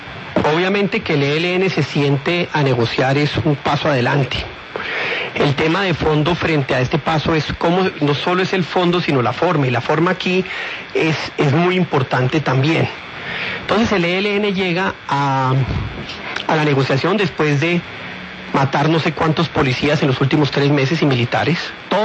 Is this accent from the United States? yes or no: no; Colombia; a mí como colombiano